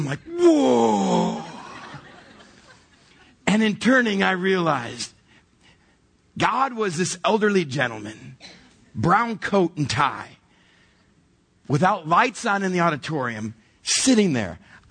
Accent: Texas, United States; the very cultic Christian churches I grew up in South Texas.

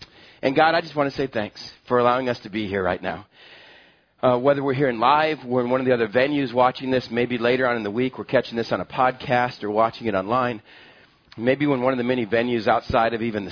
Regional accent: El Paso, Texas, United States; I've mentioned before about growing up in West Texas, and just especially for a boy, I thought it was the absolute best place to grow up.

